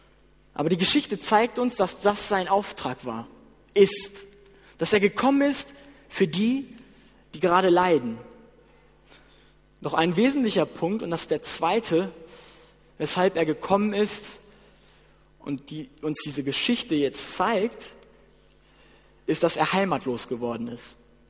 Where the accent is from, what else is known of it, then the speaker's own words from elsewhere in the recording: Germany; Ich komme aus Deutschland und ich lebe in Deutschland. Mein Vater ist Jugoslawe. Ich bin also ein Mischling.